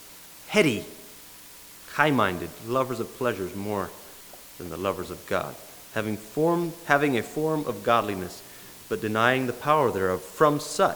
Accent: Honduras; I come from Honduras, and I compare the Honduran culture with United States culture.

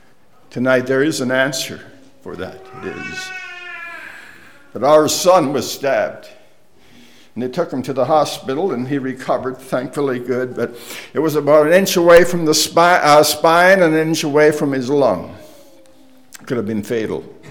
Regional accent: Canada; I'm a Canadian, by the way.

